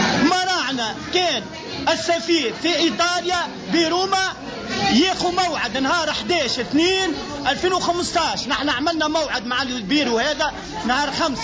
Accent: Tunisia; now in Italy; أنا خرجت من تونس على ذمة وزارة الشؤون الاجتماعية

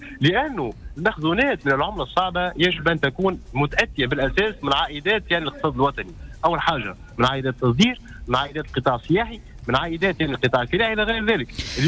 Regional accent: Tunisia; نحن كشعب تونسي

